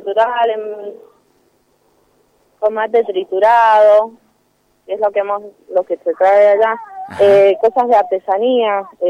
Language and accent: Spanish; Malargüe, Mendoza, Argentina; Soy de Malargüe, al sur de Mendoza.